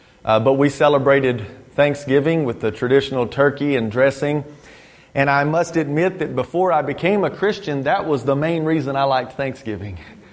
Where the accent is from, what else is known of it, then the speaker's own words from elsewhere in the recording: Moffitt, Texas, United States; Well, we are from Texas. Bobby is from Killeen, which is Killeen and Fort Hood have just kind of become one town. They're so close together. And the town I come from is called Moffitt, Texas.